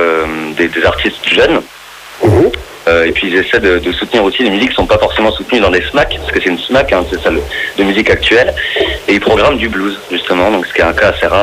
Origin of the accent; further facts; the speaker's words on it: Vitry-le-François, Grand Est, France; Moi, je suis originaire de Vitry, en fait.